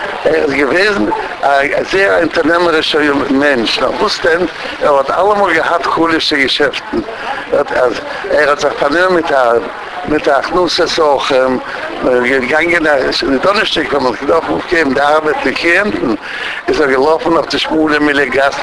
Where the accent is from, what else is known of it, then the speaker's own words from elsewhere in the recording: Warsaw, Masovian Voivodeship, Poland; German is a second language; moved away as an adult; Ich bin geboren in Warschau in 1918, dem 11. November. Ich habe gewohnt in derselben Stiebe, welch ich bin rausgegangen am 7. September 1939.